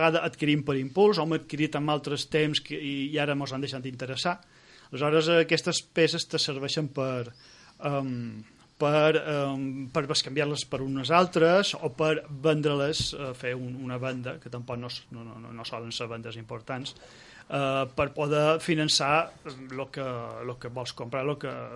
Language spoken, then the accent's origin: Catalan; Balearic Islands, Spain; Jo crec que a Mallorca, així, una mica, així com som molts mallorquins